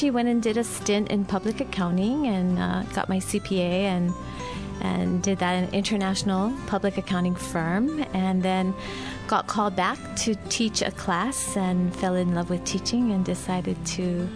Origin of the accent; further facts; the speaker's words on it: Kailua, Hawaii, United States; I'm from Kailua, Ahupua'a all my life, and lived in Coconut Grove with my parents, and actually I still live on that Ahupua'a in Ka'elepulu